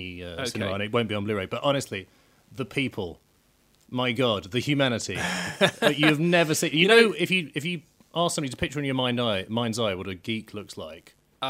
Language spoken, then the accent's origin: English; London, United Kingdom; I'm from London, and we have public transport here.